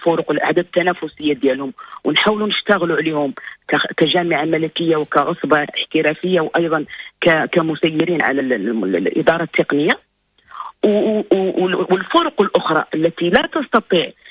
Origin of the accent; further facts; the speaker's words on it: Morocco; الجميع يترقب ما يمكن أن يصنعه بلدنا المغرب